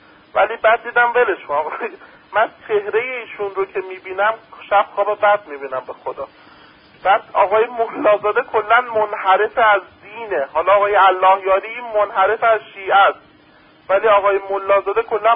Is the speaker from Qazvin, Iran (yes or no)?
yes; Qazvin, Iran; بعد ما اصلیتا قزوینی هستیم